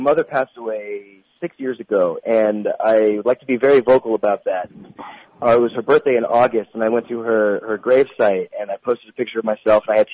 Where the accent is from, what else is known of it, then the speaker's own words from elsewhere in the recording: Santa Clarita, California, United States; I grew up in Santa Clarita, which isn't that far from Hollywood, but it's enough out of Hollywood for me to maintain a quote-unquote normal childhood.